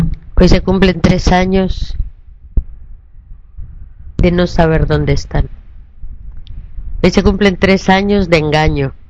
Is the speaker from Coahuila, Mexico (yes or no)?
no; Mérida, Yucatán, Mexico; de aquí, de donde yo soy, de Mérida